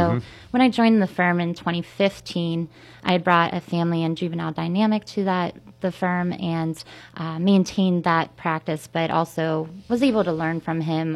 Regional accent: Pennsylvania, United States; I grew up in Washington County with my parents. My entire family's from the South Hills area.

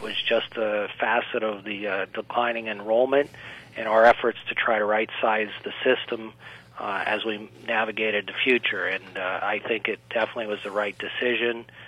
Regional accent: Shakora, United States; I grew up in Butler County, specifically Shakora, so I am a local product and very happy to have put down roots in my community.

